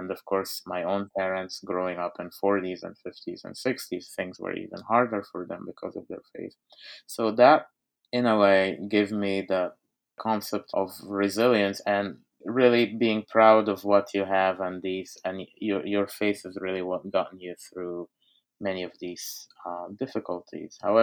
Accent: Egypt; I grew up in Egypt as a Coptic Christian

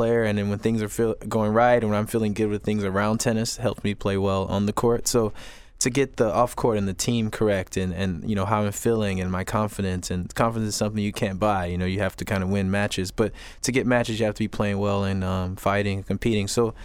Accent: Chicago, Illinois, United States; You know, I grew up in Chicago indoors.

